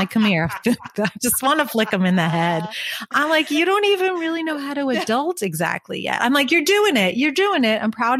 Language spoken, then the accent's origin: English; Long Island, New York, United States; I grew up on Long Island. Don't judge me.